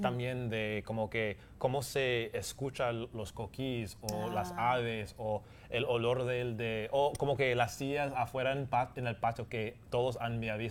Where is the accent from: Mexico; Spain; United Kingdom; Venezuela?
United Kingdom; England; Spanish is a second language; also born or lived in California; Soy de Inglaterra.